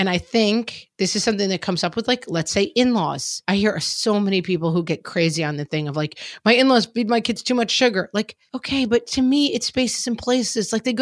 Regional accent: Texas, United States; born or raised there

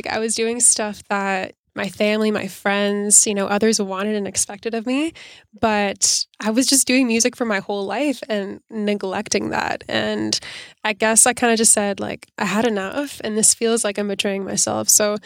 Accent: Toronto, Ontario, Canada; born there; So I was born in Toronto, but I didn't actually grow up in Toronto.

